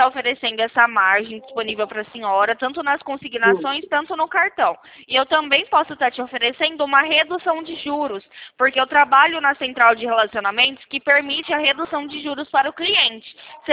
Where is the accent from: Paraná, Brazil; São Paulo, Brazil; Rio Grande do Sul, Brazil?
São Paulo, Brazil; Sou aqui do interior de São Paulo